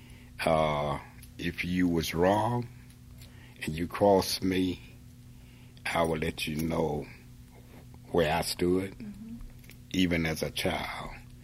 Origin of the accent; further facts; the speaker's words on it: Durham, North Carolina, United States; All I know is Durham and growing up in Durham, you know.